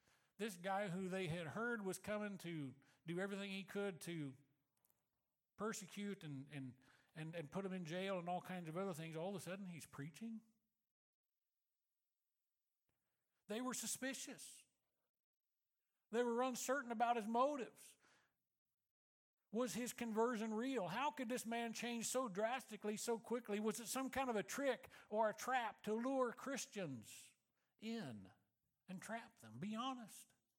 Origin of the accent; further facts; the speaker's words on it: Missouri, United States; This is like, now I grew up in Missouri.